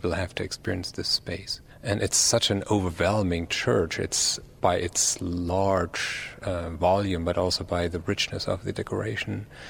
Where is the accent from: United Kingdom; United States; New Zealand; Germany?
Germany; I grew up in East Germany.